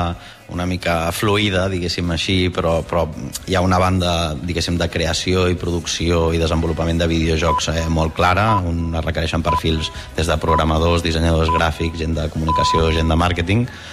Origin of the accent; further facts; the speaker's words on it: Barcelona, Catalonia, Spain; now in Amposta, Spain; Jo dic com a barceloní, jo canviaria 100%, no?